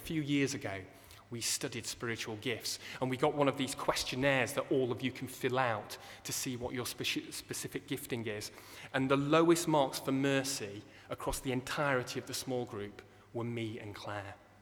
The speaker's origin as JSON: {"language": "English", "region": "Yorkshire and the Humber", "country": "United Kingdom", "said": "And as a Yorkshireman, I would agree, and I like that list."}